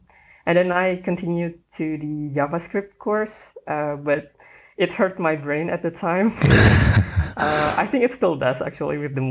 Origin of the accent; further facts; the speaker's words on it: Jakarta, Indonesia; I'm from Jakarta, Indonesia. I'm in my third year as a computer science student at Universitas Indonesia.